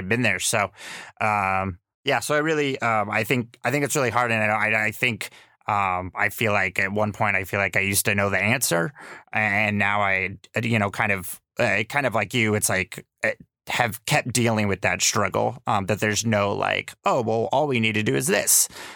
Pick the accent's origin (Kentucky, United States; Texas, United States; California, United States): Texas, United States; Austin; also born or lived in New York City; I grew up in Austin, and then I moved to New York City, and then I came back to Austin about 6 years ago.